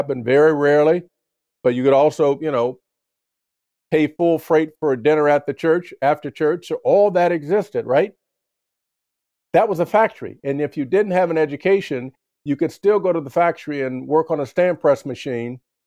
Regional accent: Dayton, Ohio, United States; I grew up in Dayton, Ohio. And Interstate 70 and Interstate 75, huge factories.

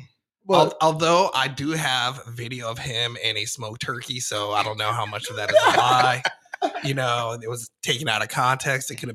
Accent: Denver, Colorado, United States; That's why I'm from Denver, baby.

